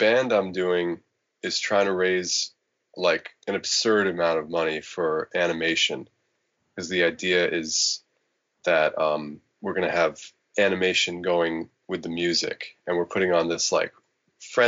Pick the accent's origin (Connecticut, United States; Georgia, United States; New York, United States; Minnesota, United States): New York, United States; I grew up on the Lower East Side, right across the street from Tompkins Square Park, which was called Needle Park.